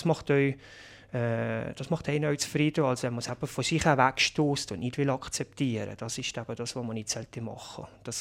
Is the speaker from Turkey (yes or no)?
no; Valais, Switzerland; Und ich dachte, hey, wo bist du eigentlich hier aufgewachsen? In so einer wunderschönen Gegend, mit einigermaßen noch Takter, Natur, Berge, Pflanzen.